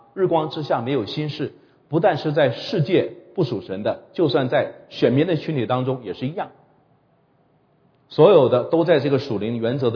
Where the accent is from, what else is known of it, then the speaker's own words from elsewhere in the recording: China; 至少我们中国人说，这惹不起我还躲得起嘛，对吧？